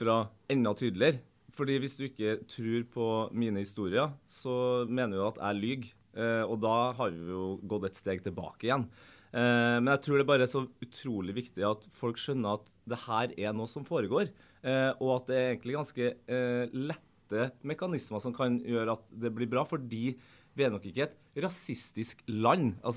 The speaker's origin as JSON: {"language": "Norwegian", "region": "Trøndelag", "country": "Norway", "said": "Og det verste med det her, som trønder, det jo at alle påpeker at akkurat når det gjelder tollen da, så det jo kun Værnes."}